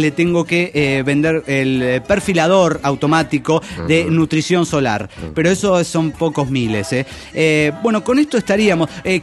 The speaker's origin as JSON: {"language": "Spanish", "town": "Mina Clavero", "region": "Córdoba", "country": "Argentina", "said": "de mi querido pueblo, de Mina Clavero"}